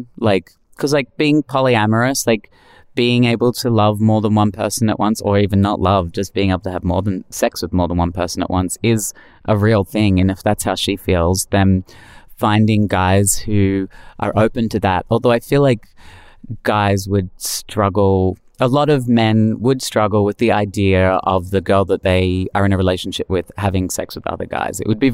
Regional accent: Australia; It's very Australian. We're 2 Australian gals that have been friends for over 20 years

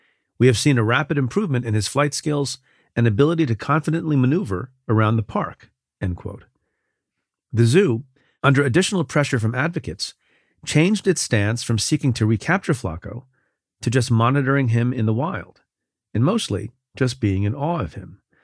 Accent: New York, United States; a local celebrity in my hometown of New York.

